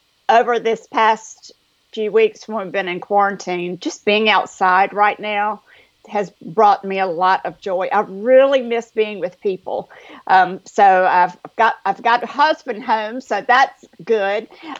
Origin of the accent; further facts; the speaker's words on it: North Carolina, United States; But raised in Eastern North Carolina in a little town. And now I know you think I was from New York with this accent, right?